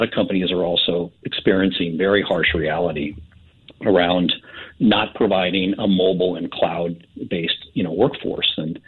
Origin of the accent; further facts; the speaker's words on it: California, United States; I mean, I grew up in California, and we had big earthquakes.